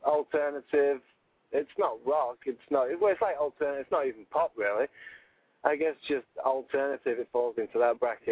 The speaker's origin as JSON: {"language": "English", "town": "Manchester", "region": "North West England", "country": "United Kingdom", "moved": "yes", "said": "I moved here from Manchester, England, and then I met Kenny, who plays guitar, and we were goofing around for a while"}